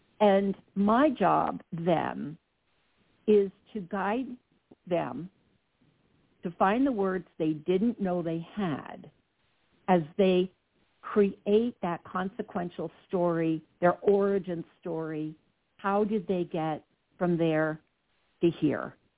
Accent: New Jersey, United States; And I'm from Jersey, so I can say this.

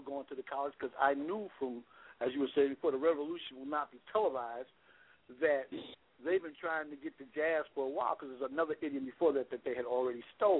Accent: Newark, New Jersey, United States; Well, I'm from Newark, New Jersey. I played in New York City back in the day.

